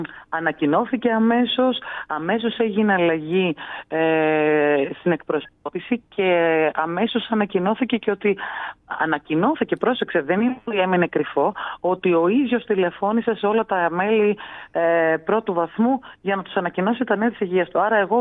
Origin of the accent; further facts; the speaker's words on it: Rhodes, South Aegean, Greece; Είναι και η πρωτεύουσα των Δωδεκανήσων. Ήθελα να κάνω κάτι που, εν πάση περιπτώσει, να δώσω πίσω στον τόπο μου.